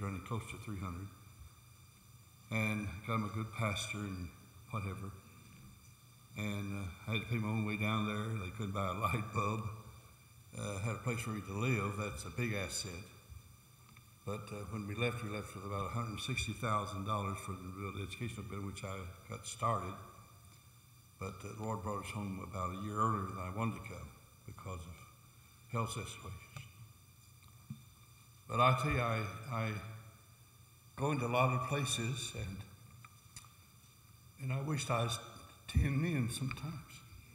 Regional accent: Oklahoma, United States; born there; And I'm a country boy. I was born in Oklahoma, where you got a lot of space, plus a lot of storms.

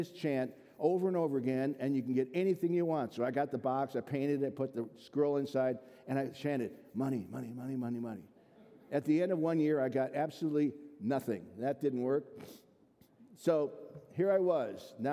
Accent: Cleveland, Ohio, United States; also born or lived in Columbus, Georgia / Montgomery, Alabama / Alexander City, Alabama; Worked there for 18 months and then went back to my hometown of Cleveland and then to Columbus, Georgia, Montgomery, Alabama, and then to a small town in Alabama called Alexander City.

